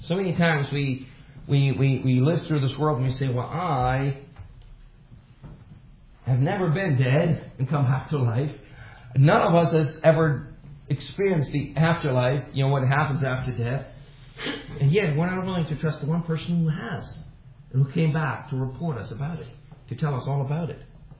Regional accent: Germany; I grew up in Germany.

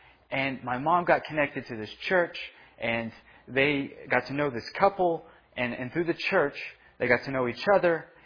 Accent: Hawaii, United States; I grew up in Hawaii with a lot of islanders and Asian people, and then I have this Canadian mom and a Texan dad, right? And for some reason, my dad decided he wanted to move back to Texas, right?

